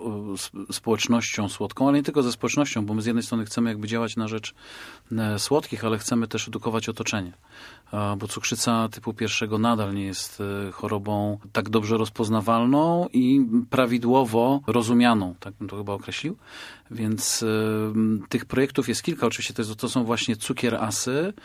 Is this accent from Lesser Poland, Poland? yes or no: no; Olsztyn, Warmian-Masurian Voivodeship, Poland; also born or lived in Zielona Góra; Ja chociaż urodziłem się w Zielonej Górze, no to tych czasów nie pamiętam. Pamiętam jedynie Olsztyn, pamiętam tamtą młodość tylko związaną z Olsztynem